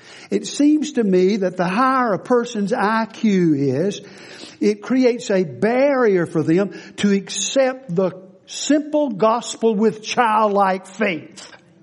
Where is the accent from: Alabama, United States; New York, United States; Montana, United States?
Alabama, United States; He lived in Huntsville, Alabama, my home state, Alabama.